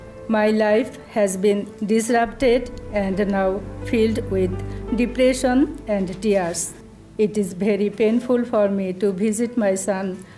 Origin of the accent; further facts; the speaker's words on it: Atlanta, Georgia, United States; from Atlanta.